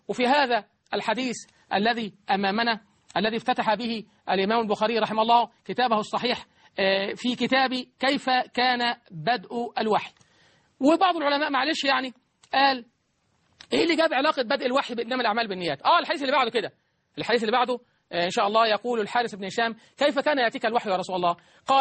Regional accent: Egypt; عندنا في مصر

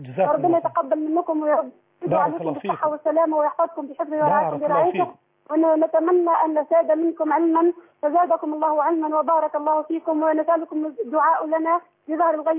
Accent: Mosul, Nineveh, Iraq; أنا من العراق يا شيخ

